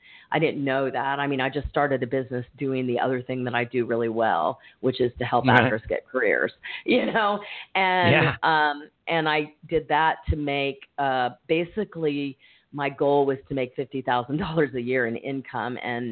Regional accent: Kansas, United States; I grew up in Kansas.

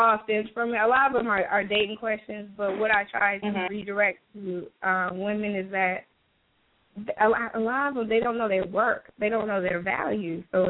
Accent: Midwest, United States; now in Milwaukee, United States; I am from the Midwest. Right now I'm in Milwaukee.

